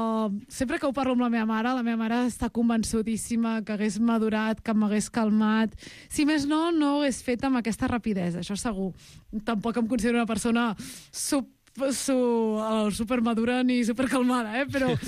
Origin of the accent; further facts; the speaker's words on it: Vilassar de Mar, Catalonia, Spain; Aquest any em vaig enfadar molt amb les eleccions de, del meu poble, de Vilassar de Mar